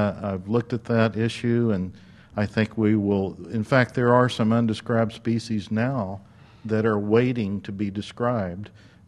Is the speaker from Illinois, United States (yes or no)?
no; Texas, United States; now in Missouri, United States; I grew up in Texas, where it is endemic in some of the bat guano.